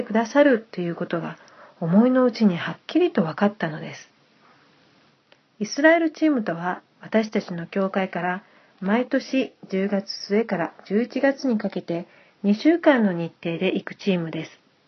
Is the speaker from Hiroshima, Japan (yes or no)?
no; Mie, Japan; 私の実家は三重県ですが、イスラエルに行く直前にゴスペルの働きで、私は東京から静岡に行くことになりましたが、